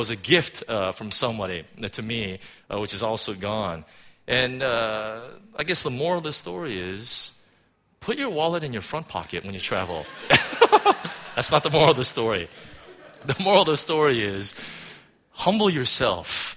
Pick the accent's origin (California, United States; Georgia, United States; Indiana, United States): California, United States; I'm from California, man, you know? California's beautiful.